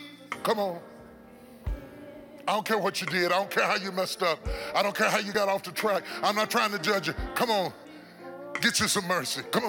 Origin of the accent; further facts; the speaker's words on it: West Virginia, United States; moved away; I came all the way from West Virginia 24 years ago to establish a ministry